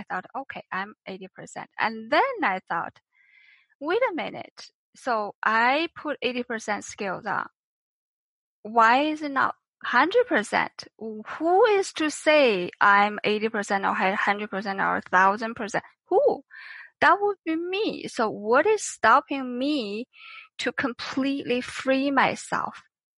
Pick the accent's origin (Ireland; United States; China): China; English is a second language; moved away as an adult; now in Canada; I grew up in China. I was 28 when I came to Canada.